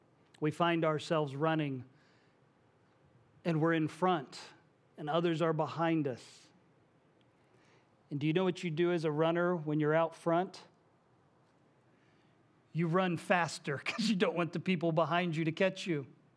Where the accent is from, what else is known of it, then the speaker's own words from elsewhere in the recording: Indiana, United States; also born or lived in Illinois; I'm from Indiana originally. That's where I was born. We moved from Illinois, and I know y'all get confused about the I states up north.